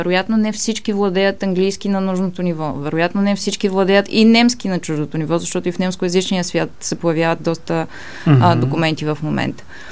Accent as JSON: {"language": "Bulgarian", "town": "Ruse", "region": "Ruse Province", "country": "Bulgaria", "tie": "born or raised there", "said": "Израснала съм в Русенската болница и в нейната реанимация."}